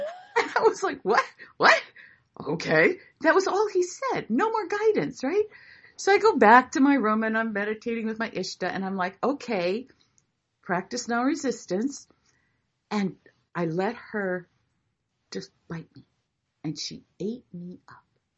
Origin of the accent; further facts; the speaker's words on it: Hawaii, United States; And it was my hula teacher when I was growing up in Hawaii.